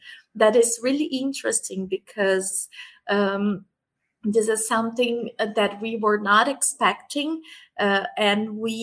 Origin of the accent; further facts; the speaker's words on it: São Paulo, Brazil; I'm from São Paulo. I'm back in Brazil right now. So I'm based in São Paulo